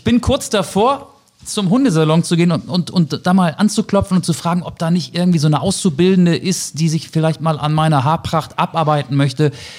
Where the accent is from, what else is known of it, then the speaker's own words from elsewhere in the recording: Northern Germany, Germany; Wir sind ja beide aus dem Norden